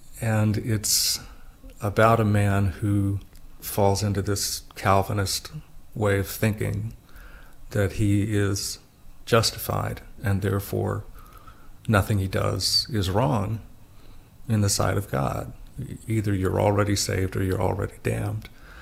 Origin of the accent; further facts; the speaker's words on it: Louisville, Kentucky, United States; I grew up in Louisville seeing plays at Actors Theater and the Humana Festival.